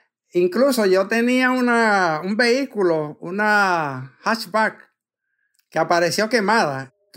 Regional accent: San Pedro de Macorís, Dominican Republic; Soy de San Pedro de Macorís, República Dominicana.

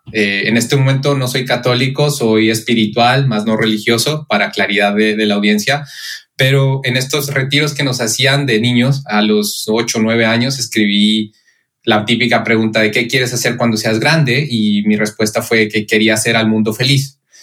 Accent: Pasto, Nariño, Colombia; Soy colombiano de la ciudad Pasto, no, que es una ciudad que queda en el suroeste de Colombia, en la frontera con el Ecuador. Tengo un volcán que se llama el volcán Galeras

